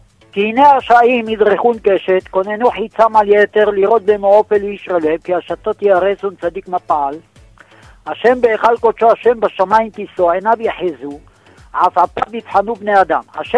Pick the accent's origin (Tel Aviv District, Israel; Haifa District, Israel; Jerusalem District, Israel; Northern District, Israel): Jerusalem District, Israel; Jerusalem; מירושלים.